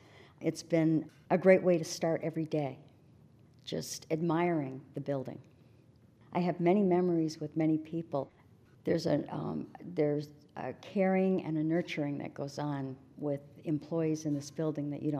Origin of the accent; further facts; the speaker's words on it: Canada; born there; moved away; I was naturalized in this building. I was born in Canada, so I was naturalized in this building 25 years ago.